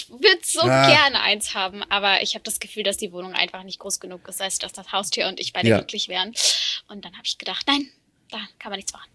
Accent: Freiburg im Breisgau, Baden-Württemberg, Germany; now in Berlin, Germany; ich komme aus Freiburg im Breisgau und da war immer sehr viel Pflanzen überall und als ich dann nach Berlin gekommen bin

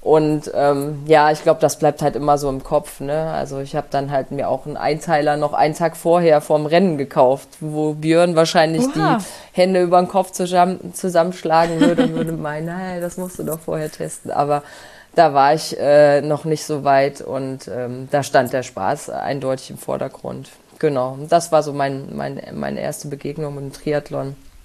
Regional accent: Thuringia, Germany; Also ich komme gebürtig aus Thüringen und bin da im Wintersport groß geworden.

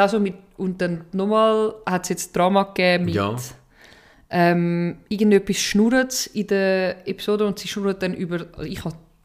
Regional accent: Switzerland; also für mich als Schweizer ist es sowieso immer schwer, so etwas nachzuvollziehen, weil wir nicht wirklich in Kriegen dabei waren.

